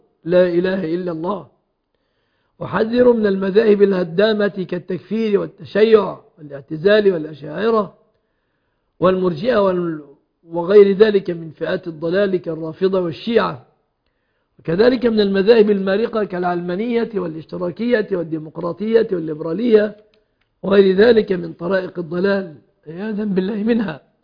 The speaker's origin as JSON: {"language": "Arabic", "country": "Egypt"}